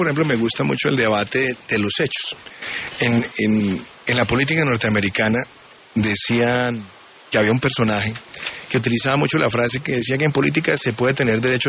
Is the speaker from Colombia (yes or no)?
yes; Colombia; como colombianos nosotros tengamos claro